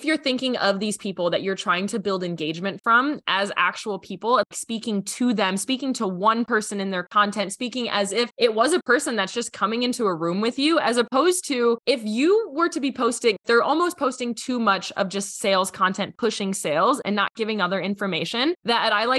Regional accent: Milwaukee, Wisconsin, United States; I'm from Milwaukee, so everybody talks about Harley Davidson

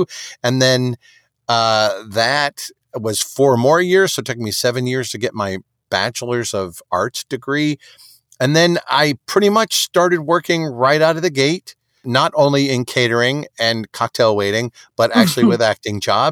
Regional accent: Detroit, Michigan, United States; The casting people, they didn't even know that I was from Detroit when I auditioned

